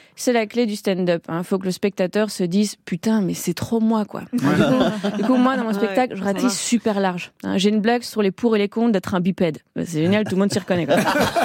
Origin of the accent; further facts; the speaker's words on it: Belgium; Alors que j'ai grandi en Belgique.